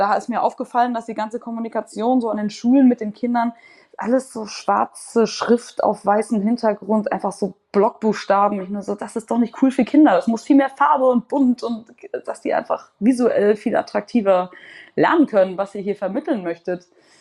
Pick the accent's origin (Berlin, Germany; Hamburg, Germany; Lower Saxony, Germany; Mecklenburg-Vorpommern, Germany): Hamburg, Germany; Ich bin einfach in Wellingsbüttel oben aufgewachsen in Hamburg. Da gibt es nicht so viel St. Pauli.